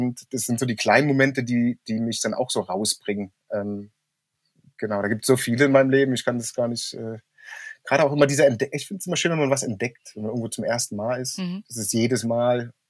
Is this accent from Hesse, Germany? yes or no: no; Brandenburg, Germany; Es war mir als Brandenburger nie bewusst, aber diese großen Wasserflächen sind natürlich, insgesamt haben die eine sehr reiche Tierwelt.